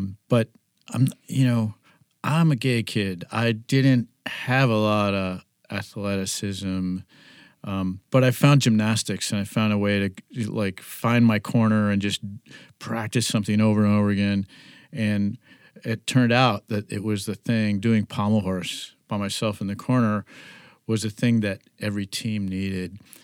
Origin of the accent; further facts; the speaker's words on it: Illinois, United States; Well, I grew up near Chicago, five brothers in a little tiny house.